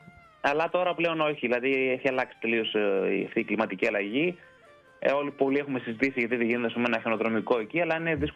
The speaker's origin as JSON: {"language": "Greek", "town": "Ptolemaida", "region": "Western Macedonia", "country": "Greece", "tie": "born there", "said": "Εγώ γεννήθηκα πιο δίπλα, στην Τολμαίδα"}